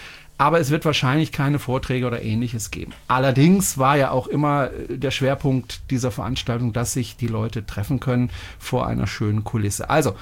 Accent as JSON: {"language": "German", "country": "France", "second_language": "German", "said": "ich bin Franzose"}